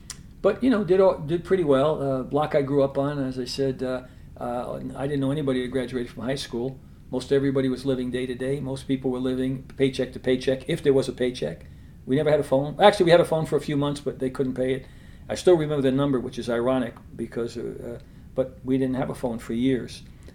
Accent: New York City, New York, United States; My parents spoke Spanish as a first language, and my generation was the first to learn English. We grew up in Harlem, which was a poor area.

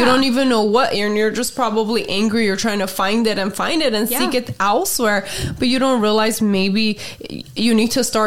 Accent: United States; Especially that we grew up in America.

